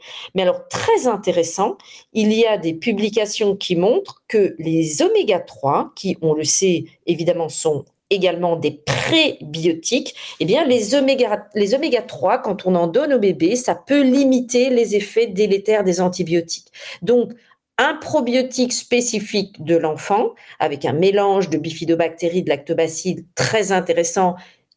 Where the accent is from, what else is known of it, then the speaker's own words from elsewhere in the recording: Vietnam; non, je suis dans mon pays d'origine.